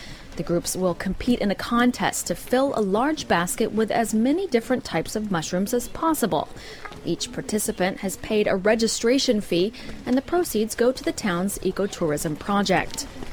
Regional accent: Oaxaca, Mexico; Well, this is from Mexico. I moved here from Oaxaca, and there, as you're talking about foraging, there are some very tightly guarded places up in the indigenous held territories of the Sierra Norte Mountains.

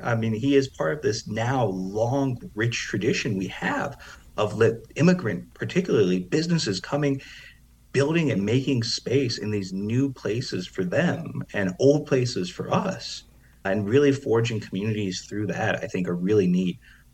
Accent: East Chicago, Indiana, United States; who ran a grocery store in my hometown of East Chicago, Indiana

